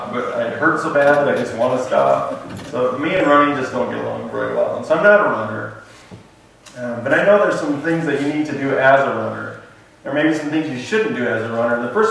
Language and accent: English; Illinois, United States; Well, I grew up in Illinois where it's perfectly flat.